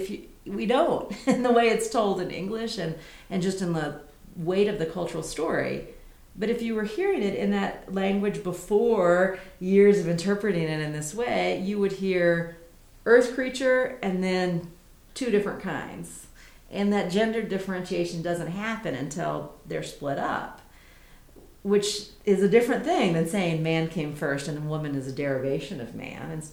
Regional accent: the South, United States; especially growing up in the South, I have plenty of stories too

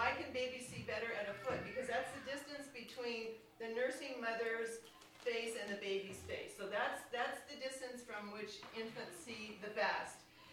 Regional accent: Seattle, Washington, United States; And I'm from the Seattle area, and there's an Institute for Learning and Brain Sciences at the University of Washington

